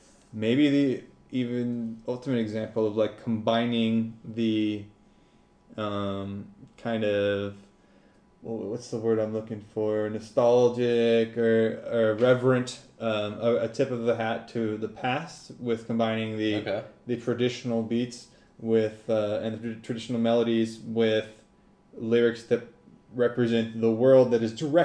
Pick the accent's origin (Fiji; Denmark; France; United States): United States; Merced, California; I grew up in Merced, California, which is in the center of the San Joaquin Valley, heavily Latino. Most of my friends growing up were Latino from Mexico or El Salvador mostly